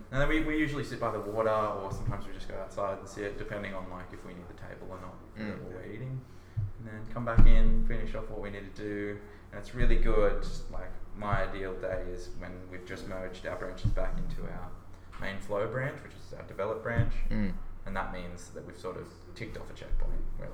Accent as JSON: {"language": "English", "town": "Brunswick Heads", "region": "New South Wales", "country": "Australia", "said": "I come from Brunswick, Byron area."}